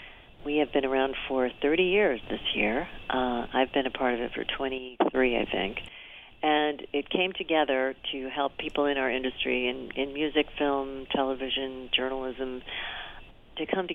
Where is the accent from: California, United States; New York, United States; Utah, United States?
New York, United States; Buffalo; they were originally from Buffalo, which I'm from Buffalo, too.